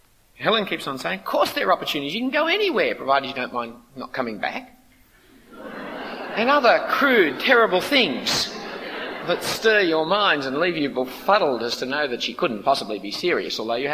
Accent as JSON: {"language": "English", "country": "Australia", "said": "Being an Australian has enormous missionary privilege."}